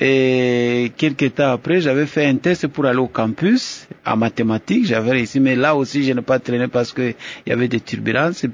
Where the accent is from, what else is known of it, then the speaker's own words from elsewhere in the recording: Ngungu, North Kivu, DR Congo; Oui, oui, j'ai fait mon école primaire là-bas et c'est là que j'ai grandi.